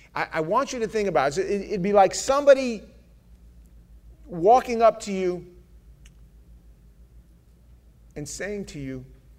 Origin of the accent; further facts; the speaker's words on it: New York City, New York, United States; I'm from New York, from the street. I lived the vast majority of my first part of my life as a criminal.